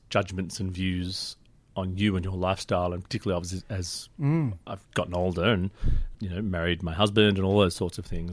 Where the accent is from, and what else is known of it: Sydney, New South Wales, Australia; born or raised there; also born or lived in United Kingdom